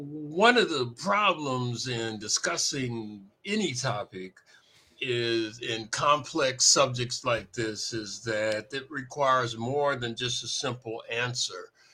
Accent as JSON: {"language": "English", "town": "Milwaukee", "region": "Wisconsin", "country": "United States", "tie": "born there", "said": "But when I was born in Milwaukee, for instance, my dad was from Mississippi"}